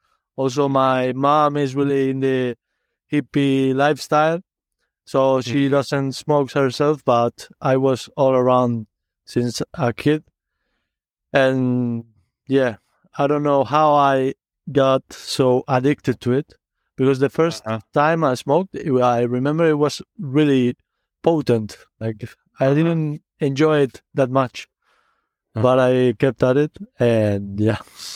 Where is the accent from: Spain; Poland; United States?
Spain; I'm from Spain. I'm living right now in Barcelona.